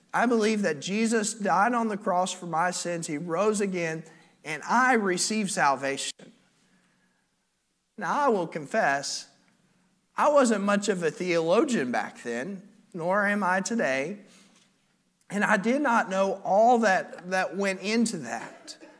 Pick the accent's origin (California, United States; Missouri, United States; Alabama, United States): Alabama, United States; born there; I was born in Alabama, and one thing that happens in Alabama is when you are born, you go home in one of two outfits.